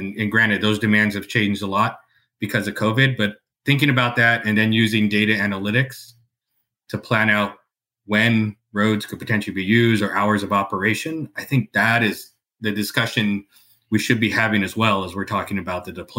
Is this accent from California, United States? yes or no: yes; California, United States; I'm from California.